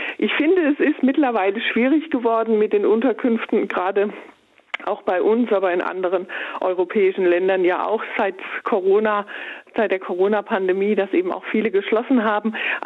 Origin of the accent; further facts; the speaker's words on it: Baden-Württemberg, Germany; Ich komme ja aus der Nähe von Heidelberg.